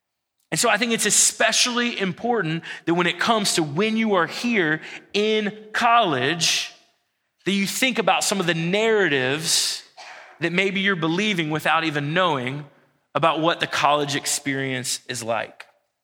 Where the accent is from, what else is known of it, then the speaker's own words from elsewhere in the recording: Georgia, United States; I'm from Georgia. I pretty much always was from Georgia. My parents were born in Georgia. My parents were high school sweethearts, so my uncles, they all know each other. So we got roots in Georgia. I grew up outside of Atlanta in a suburb.